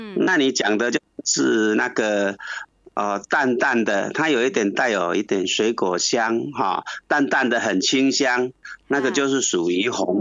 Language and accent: Chinese; Chiayi, Taiwan; 我来自台湾的嘉义。